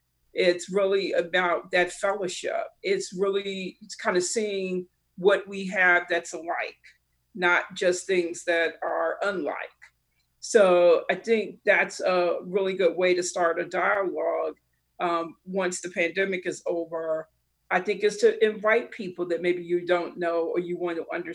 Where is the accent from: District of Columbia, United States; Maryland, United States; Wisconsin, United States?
District of Columbia, United States; Washington; You know, I grew up in Washington, D.C., read a lot of Black history